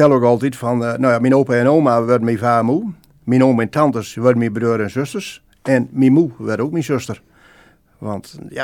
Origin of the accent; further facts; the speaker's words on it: Sellingerbeetse, Groningen, Netherlands; Ik ben geboren in Sellingerbeetse. Dat is een klein streek, boerenstreekje in de gemeente Vlachtwedde.